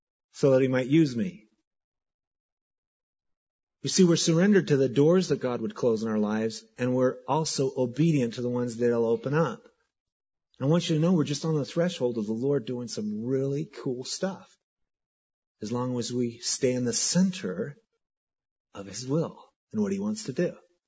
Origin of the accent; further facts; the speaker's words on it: Filer, Idaho, United States; my hometown of Filer, Idaho. You guys are familiar with Filer. It's the vacation capital of Idaho. Little farm community, 1,800 people down by Twin Falls. I always say I'm from Twin Falls because nobody knows where Filer's at.